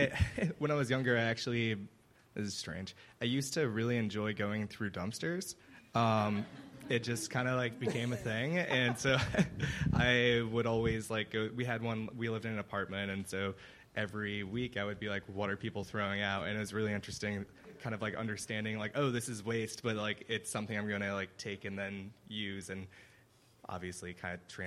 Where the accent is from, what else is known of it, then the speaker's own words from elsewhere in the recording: St. Louis, Missouri, United States; born there; I was born in St. Louis